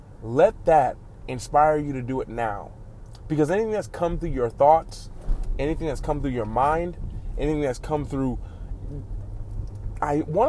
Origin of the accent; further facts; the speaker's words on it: Cleveland, Ohio, United States; I'm actually currently in Cleveland. I'm currently where my hometown.